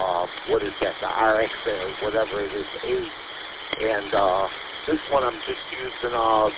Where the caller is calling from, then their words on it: Portland, United States; from Portland, WSAB 227.